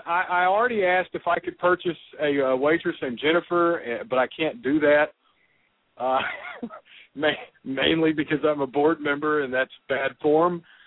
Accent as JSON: {"language": "English", "town": "Roland", "region": "Oklahoma", "country": "United States", "tie": "born or raised there", "said": "I am down in my hometown. I'm in Roland, Oklahoma, right across the river, right across the bridge"}